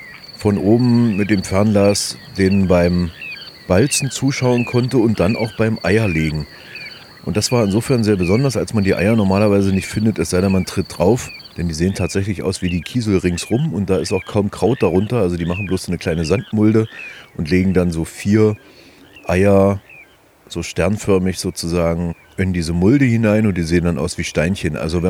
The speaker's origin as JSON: {"language": "German", "town": "Halle", "region": "Saxony-Anhalt", "country": "Germany", "tie": "born or raised there", "said": "Und ich bin in Halle zur Schule gegangen, konnte also mal mit der S-Bahn durch die Saaleaue fahren."}